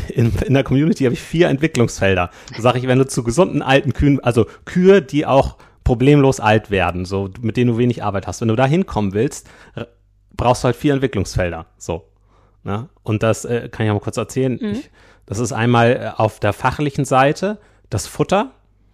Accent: Schleswig-Holstein, Germany; Ich komme von einem Milchkuhbetrieb aus Schleswig-Holstein, aus der Nähe von Flensburg

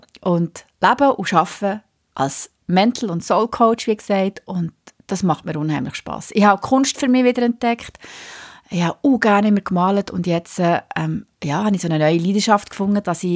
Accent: Solothurn, Switzerland; accent: Solothurn German; also born or lived in Zürich; now in Bern, Switzerland; Also ursprünglich komme ich nicht aus Bern, sondern aus Solothurn. So das … Solothurn-Deutsch drückt da immer wieder durch. Wie gesagt, ich bin aus Solothurn eigentlich, habe aber sicher gute 20 Jahre in Zürich gelebt.

